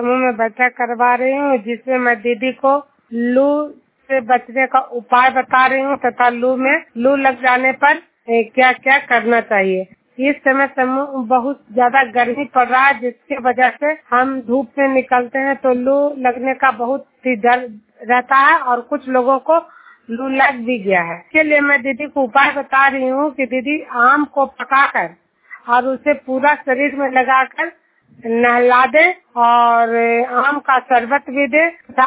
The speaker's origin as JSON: {"language": "Hindi", "town": "Juniyar", "region": "Bihar", "country": "India", "said": "मैं नालंदा जिला हिलसा प्रखंड जुनियार गांव की निवासी हूं"}